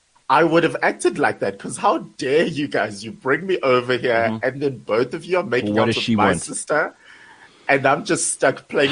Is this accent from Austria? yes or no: no; Durban, KwaZulu-Natal, South Africa; And no offense to my hometown, I love Durban